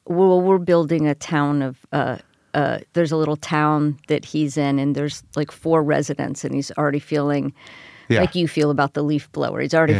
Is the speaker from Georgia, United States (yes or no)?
no; Miami, Florida, United States; I come from Miami, Florida.